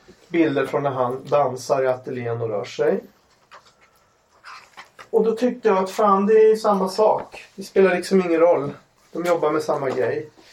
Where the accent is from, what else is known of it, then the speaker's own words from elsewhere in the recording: Umeå, Västerbotten County, Sweden; det var dockteater på ungdomsgården på Ålidhem där jag växte upp.